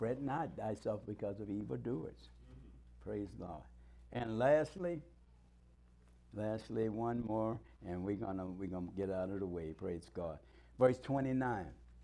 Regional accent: the South, United States; accent: southern; That's my southern accent.

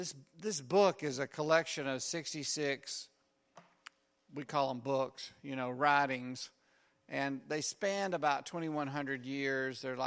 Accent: the South, United States; I'm a Southerner, and I'm from around here, and I've been raised in churches around here

